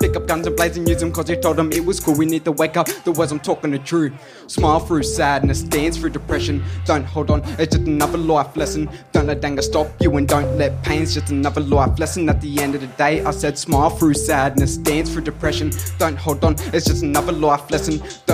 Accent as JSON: {"language": "English", "town": "Nowra", "region": "New South Wales", "country": "Australia", "tie": "born or raised there", "also_born_or_lived": "Queanbeyan", "lives_now": "Bulleye, Australia", "said": "Well, I'm a First Nations artist from the Eora Nation. I was born in Queanbeyan, but grew up in Nowra and Wreck Bay area. I now live in Bulleye and work throughout all regional New South Wales."}